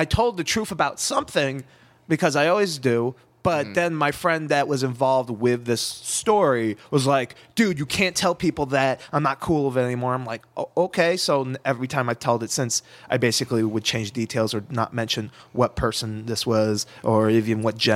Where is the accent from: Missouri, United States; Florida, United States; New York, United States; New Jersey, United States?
New Jersey, United States; So first 14 years of my life, I'm originally from New Jersey.